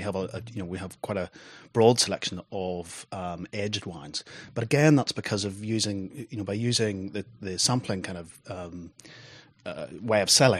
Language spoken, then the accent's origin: English; Ireland; moved away as an adult; now in England, United Kingdom; I grew up in Ireland, but I came over to England for university and have stayed here ever since. That was probably 15, 16 years ago.